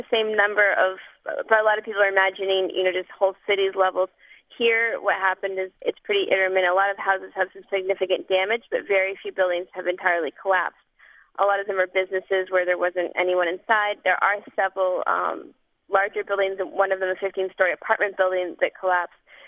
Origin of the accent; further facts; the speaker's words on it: United States; And then when they find out I'm from the States, they just start saying